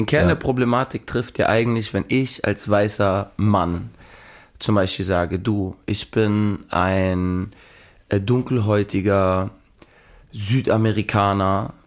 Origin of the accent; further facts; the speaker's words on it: Hamburg, Germany; ich bin in der Schanze groß geworden und ich war eigentlich der einzige deutsche Junge, ja, oder nicht türkische Junge.